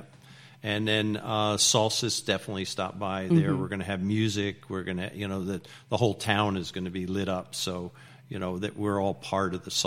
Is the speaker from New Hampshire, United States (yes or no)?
no; Reno, Nevada, United States; born there; And I was born in Reno, so we moved.